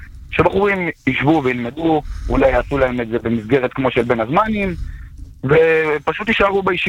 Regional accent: Haifa, Haifa District, Israel

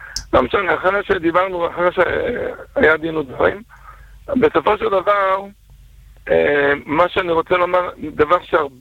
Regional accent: Bnei Brak, Tel Aviv District, Israel; אבל אני לא בירושלים, ואני בני ברקי

